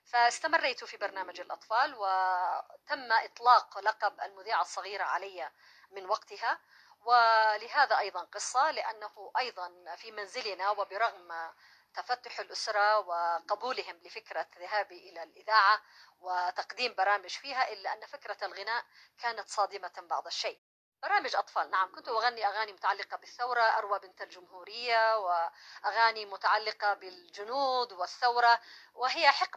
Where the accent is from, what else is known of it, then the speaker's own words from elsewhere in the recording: Taiz, Taiz Governorate, Yemen; born there; والدي ووالدتي من مواليد ذمار، ولكنني بكل فخر وسعادة عندما يختار لك التاريخ أيضا أن تهبط في مدينة جميلة ومدينة عالمية ومتنوعة مثل تعز، فهي إضافة متعلقة أيضا بالحظ أتصور. وإن كنت لا أتذكر كثيرا منها لأني كنت آخر عنقود في عائلة والدي، كنا في تعز